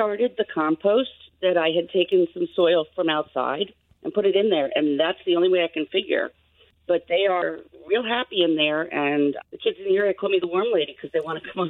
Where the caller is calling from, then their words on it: Fountainville, Pennsylvania, United States; I'm calling from Fountainville, Pennsylvania.